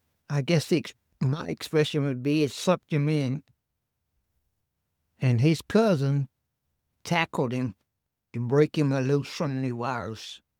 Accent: Cleveland, Ohio, United States; Cleveland, Ohio.

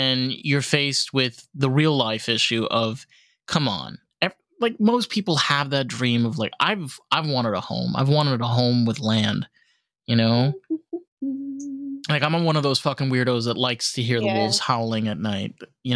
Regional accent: New York, United States; I remember even as a kid growing up in New York, we used to have grasshoppers around like July and August.

